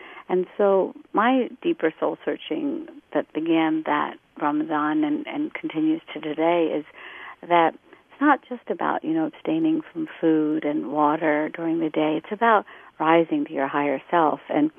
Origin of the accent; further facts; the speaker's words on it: Morgantown, West Virginia, United States; in my hometown in Morgantown, West Virginia, we were opening up a new mosque.